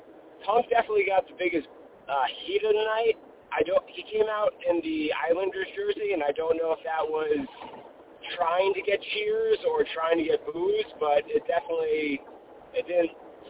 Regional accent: Westchester, New York, United States; I'm actually from Westchester, New York.

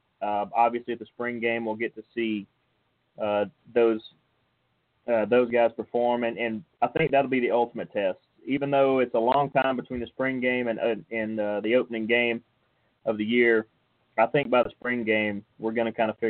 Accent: Georgia, United States; I'm from Paulding County, is where I went to school and still have a residence here at the moment.

